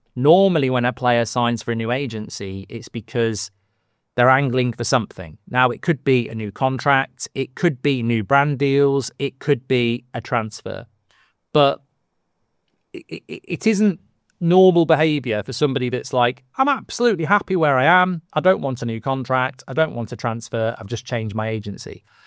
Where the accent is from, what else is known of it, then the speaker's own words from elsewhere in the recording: Australia; I'm from Australia.